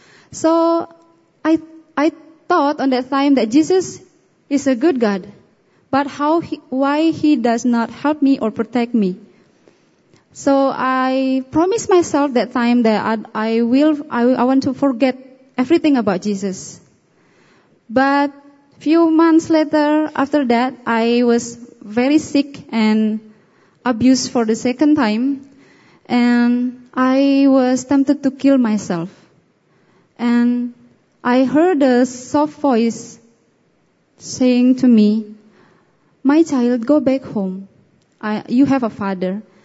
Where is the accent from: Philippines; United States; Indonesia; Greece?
Indonesia; Bali; As Alan mentioned before, I am from Bali. … I come from a very strict religious Balinese family. And my father was a temple priest and was a healer too.